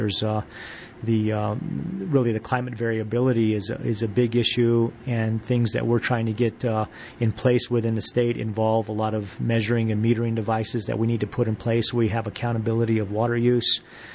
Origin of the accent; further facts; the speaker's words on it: Albuquerque, New Mexico, United States; Well, you know, I'm a native New Mexican. I was born in Albuquerque. I went to school here. I went to college in New Mexico. And, you know, it's my home state.